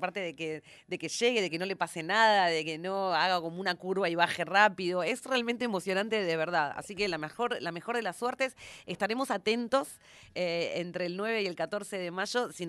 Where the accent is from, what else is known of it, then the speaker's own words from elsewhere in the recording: Argentina; como nosotros argentinos tenemos como algo así que forma parte de la idea que tienen de nosotros